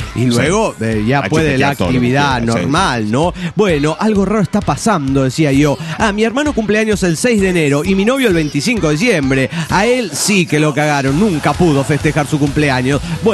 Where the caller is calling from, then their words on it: Neuquén, Argentina; de Neuquén, Argentina.